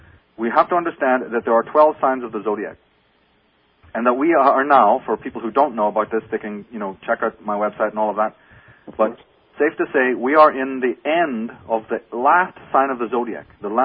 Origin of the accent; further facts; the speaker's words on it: Ireland; You know, well, look, I'm from Ireland, and that kind of jive does not work on me.